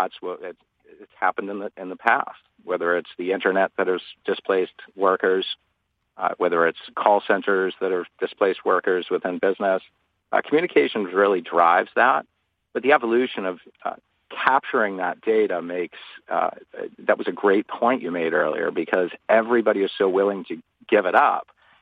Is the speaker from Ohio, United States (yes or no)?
no; Boston, Massachusetts, United States; So I come from Boston